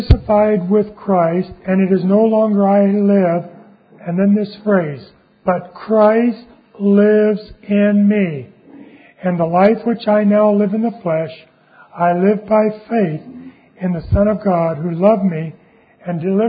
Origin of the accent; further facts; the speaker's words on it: Seattle, Washington, United States; now in Houston, United States; I personally like the seasons because I'm originally from Seattle.